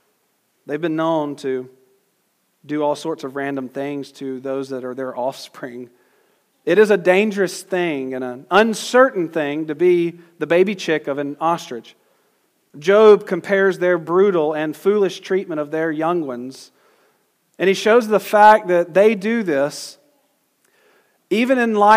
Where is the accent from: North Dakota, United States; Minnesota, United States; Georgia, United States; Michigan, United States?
Georgia, United States; but I'll just say hesed because I'm from Georgia.